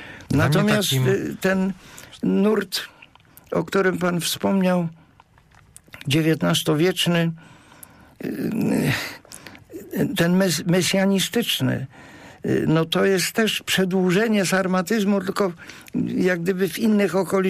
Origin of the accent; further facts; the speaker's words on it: Greater Poland Voivodeship, Poland; I ja jako Wielkopolanin się bardzo tutaj buntuję przeciwko temu